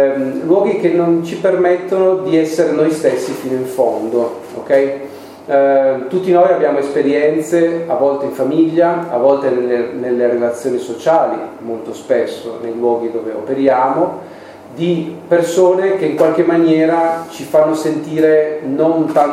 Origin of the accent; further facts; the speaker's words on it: Aosta, Aosta Valley, Italy; born there; sono nato ad Aosta 48 anni fa